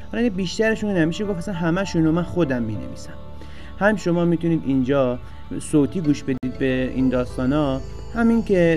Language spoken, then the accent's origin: Persian; Iran; accent: provincial; ببینید من بچه تهران که نیستم، ما شهرستانی هستیم و قطعا لهجه خوبی نداریم